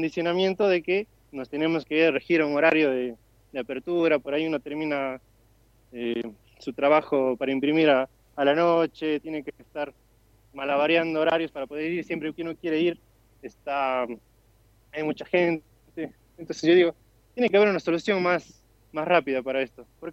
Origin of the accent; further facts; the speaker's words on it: Argentina; born there; moved away; yo nací en Argentina y siempre tuve la curiosidad de volver al país.